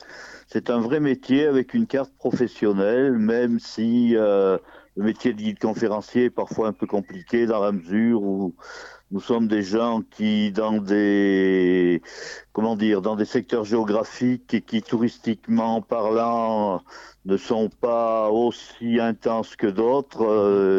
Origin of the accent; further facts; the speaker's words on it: Le Puy-en-Velay, Auvergne-Rhône-Alpes, France; Oh, moi, je suis un véritable indigène. Hein. Je suis du Puy, de parents du Puy, d'une famille du Puy depuis au moins 300 ans.